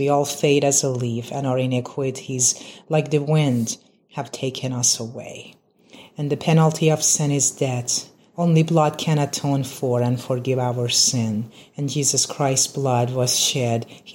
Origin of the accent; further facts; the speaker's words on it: Iran; I was born and raised in Iran, and I came to know the Lord Jesus Christ in late 2006.